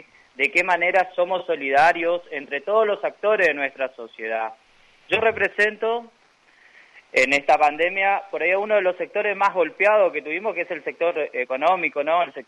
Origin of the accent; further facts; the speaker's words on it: Posadas, Misiones, Argentina; como argentinos o como posadeños